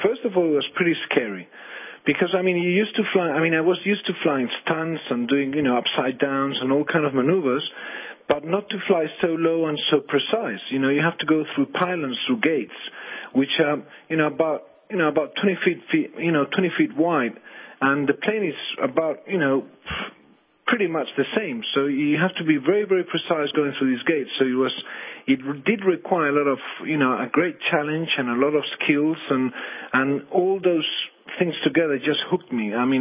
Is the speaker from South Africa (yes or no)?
no; Spain; I'm from Europe, from Spain